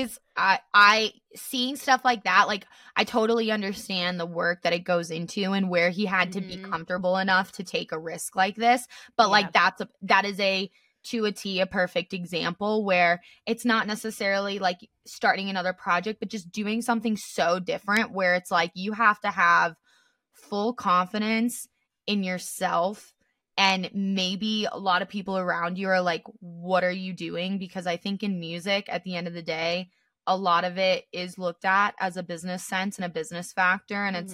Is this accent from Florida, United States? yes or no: yes; Tampa, Florida, United States; now in Denver, United States; I'm originally from Tampa, but I'm now in Denver.